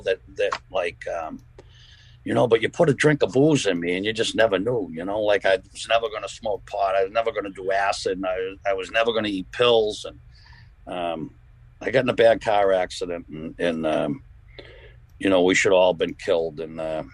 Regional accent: Danvers, Massachusetts, United States; And I grew up in Danvers, and there used to be a lot of package stores and a lot of bars in Danvers Square.

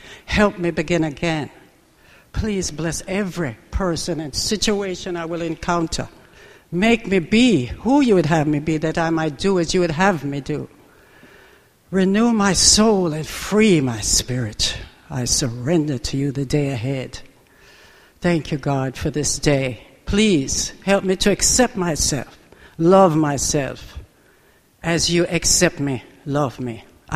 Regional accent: Jamaica; was not born on land or sea. I was born in an airplane. So, you know, it's kind of weird to say, yes, I'm Jamaican, but it was leaving Jamaica when I was born in the air.

